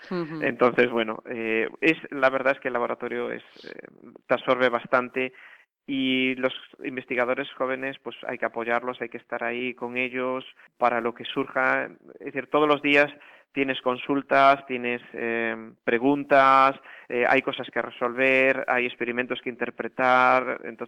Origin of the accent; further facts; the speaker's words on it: Galicia, Spain; also born or lived in Netherlands; yo soy gallego, o sea, yo he estado en muchísimos sitios, pero viajo a Galicia constantemente. Lo he hecho durante mi estancia en Holanda.